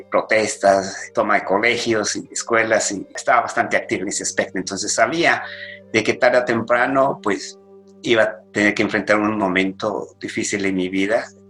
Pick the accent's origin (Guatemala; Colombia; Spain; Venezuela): Guatemala; moved away; also born or lived in Mexico / Honduras; no tuve otra alternativa más que salir de Guatemala hacia México a principios de enero, justo el 6 de enero, el Día de Reyes, llegué a la Ciudad de México del 83 y ahí fue mi comienzo de mi vida fuera de Guatemala.